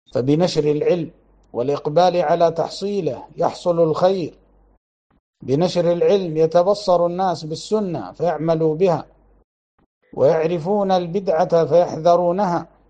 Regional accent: Libya; فعندنا في بلادنا ليبيا الناس ترحموا على هذا الإمام

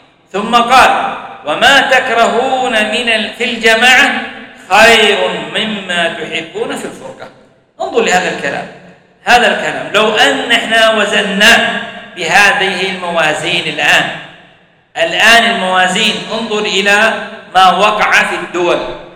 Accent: Saudi Arabia; ونزخر به في هذا البلد بلادنا المملكة العربية السعودية

